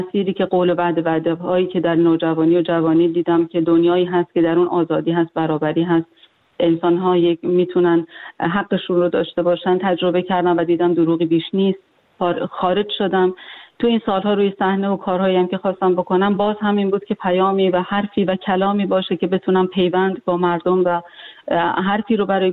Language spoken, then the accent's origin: Persian; Iran; moved away; من خودم در واقع یکی از اون کسانی هستم که طور تمام این تاریخی که خارج از ایران هستم به ایران برنگشتم